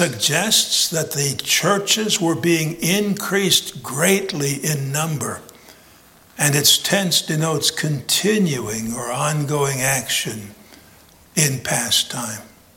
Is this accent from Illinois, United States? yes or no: yes; Illinois, United States; It's kind of like, well, I'm from Illinois. That's up from here.